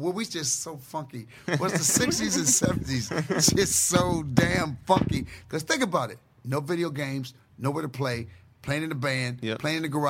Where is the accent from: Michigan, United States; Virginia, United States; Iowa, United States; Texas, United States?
Michigan, United States; Benton Harbor; I'm from Benton Harbor, Michigan.